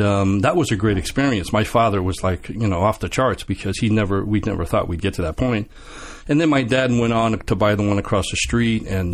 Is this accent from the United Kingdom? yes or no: no; Cuba; now in United States; we came from Cuba. So I wasn't actually born here. My father decided to move us up to Massachusetts and stuff. And we started out living in subsidized housing.